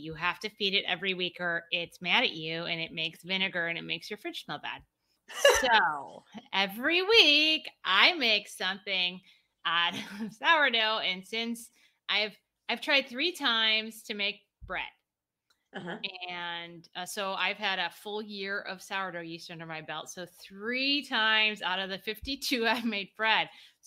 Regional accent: United States; And as an American, I guess I was just so accustomed to like mystery meat on my plate. Like I grew up with minute steaks.

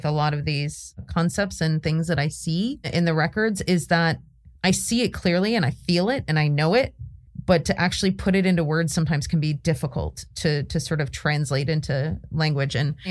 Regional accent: United States; Oh, I'm such an American sometimes.

